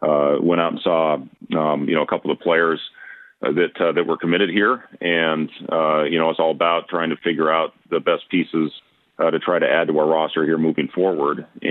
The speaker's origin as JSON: {"language": "English", "town": "Lincoln", "region": "Nebraska", "country": "United States", "tie": "born there", "said": "I was born in Lincoln. My parents both went to the University of Nebraska. My dad got his master's in 69. He got his PhD in 72. And that was the year that I was born here in Lincoln."}